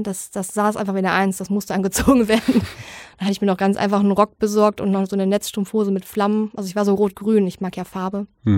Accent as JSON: {"language": "German", "region": "East Germany", "country": "Germany", "said": "Ich bin ja eigentlich Ossi"}